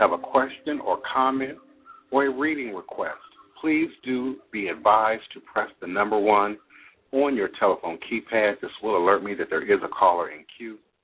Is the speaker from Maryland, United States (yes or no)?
yes; Capitol Heights, Maryland, United States; I grew up in Capitol Heights, right across the street from Bradbury Heights.